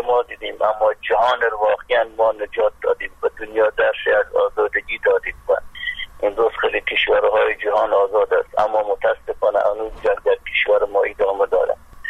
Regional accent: Afghanistan; now in Pakistan; از افغانستان فرار کردم، آمدم در پشاور.

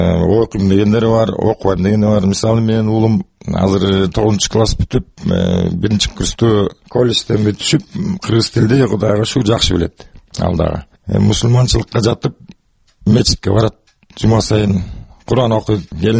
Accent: Naryn, Naryn Region, Kyrgyzstan; Нарында төрөлгөм, нарында чоңойгом, нарында эмгичем, амашам менен турам.

